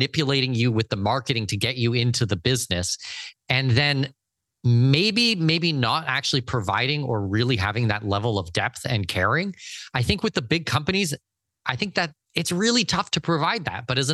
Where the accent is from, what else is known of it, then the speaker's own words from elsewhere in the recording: Canada; I've been traveling extensively for my entire life, and I don't think just as a Canadian or just as a North American.